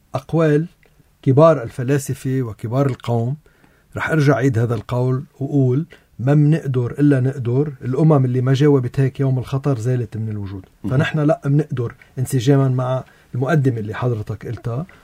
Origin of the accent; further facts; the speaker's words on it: Lebanon; نحن كلبنانيين